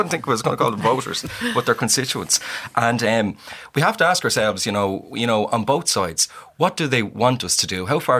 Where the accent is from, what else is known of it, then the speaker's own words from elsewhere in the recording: Ballymun, Leinster, Ireland; I knew the guy from growing up in Ballymun, and I knew him from teaching in Ballymun.